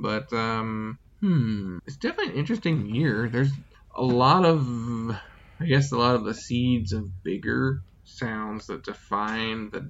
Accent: North Carolina, United States; I mean, because we're we grew up in North Carolina. That's where I'm at now.

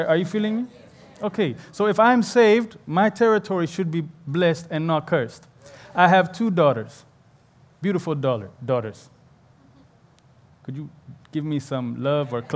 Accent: Chicago, Illinois, United States; also born or lived in Africa; I grew up all over the world. I am a blender, kind of like my shirt. And for many years, I grew up in Chicago, where the Chicago Cubs just won World Series.

